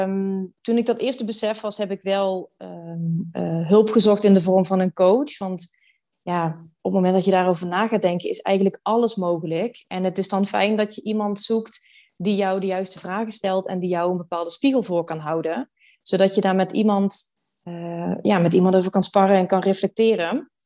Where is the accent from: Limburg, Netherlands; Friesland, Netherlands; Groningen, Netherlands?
Limburg, Netherlands; Venlo; Ik kom oorspronkelijk uit Venlo. Dat ligt ook in Limburg. Ik heb in Maastricht gestudeerd en eigenlijk heeft Maastricht altijd heel erg als thuis gevoeld. Dus toen ik op een gegeven moment in Amsterdam voelde dat het tijd was om naar een andere plek te gaan